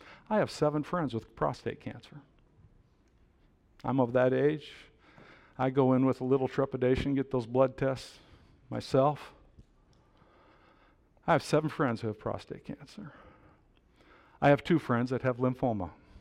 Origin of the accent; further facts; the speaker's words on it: Iowa, United States; I'm from Iowa